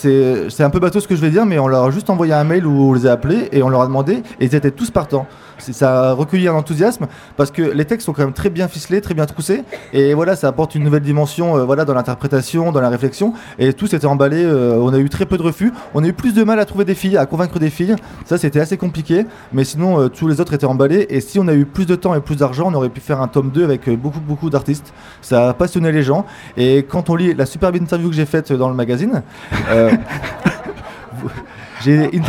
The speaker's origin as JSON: {"language": "French", "region": "Hauts-de-France", "country": "France", "said": "enfin moi je viens du Chemin des Dames, j'habite là-bas."}